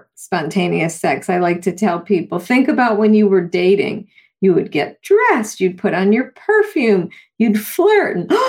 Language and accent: English; Buffalo, New York, United States; I grew up in Buffalo, New York with the snow. And I use the metaphor of like when I would go to high school, I had to scrape the ice.